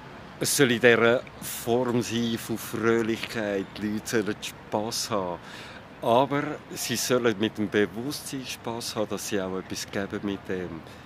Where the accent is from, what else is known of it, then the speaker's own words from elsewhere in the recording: Switzerland; als Schweizer Außenstehender kann ich so denken